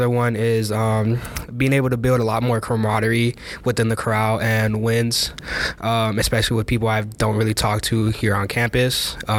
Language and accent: English; Waukegan, Illinois, United States; I'm from Waukegan, Illinois, and I'm a current sophomore here at Monmouth.